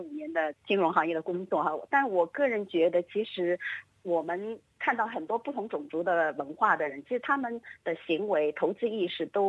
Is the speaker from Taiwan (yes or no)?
no; China